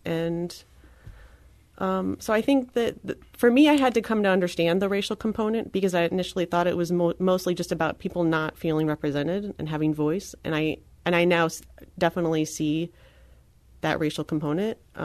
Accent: Kirkwood, Missouri, United States; I mean, I grew up in Kirkwood. I felt like I had a wonderful education in childhood

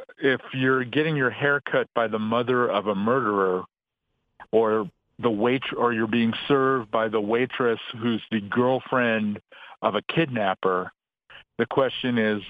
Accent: Albuquerque, New Mexico, United States; also born or lived in East Coast; even though I'm from Albuquerque, I've lived on the East Coast

